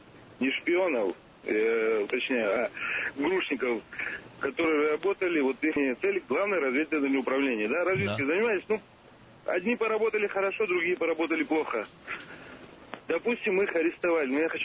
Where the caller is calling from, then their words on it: Saint Petersburg, Russia; Я с Питера звоню.